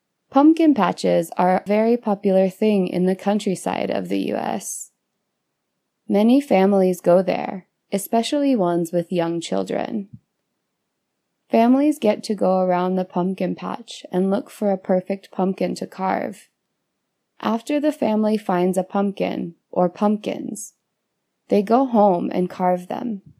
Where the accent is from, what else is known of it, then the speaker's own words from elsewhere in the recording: United States; Fall is one of my favorite times of the year in my home country.